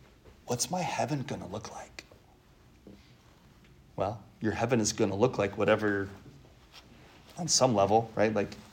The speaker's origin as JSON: {"language": "English", "town": "Milwaukee", "region": "Wisconsin", "country": "United States", "tie": "born or raised there", "said": "I'm a Packers fan, in case you didn't know that. I grew up in Milwaukee."}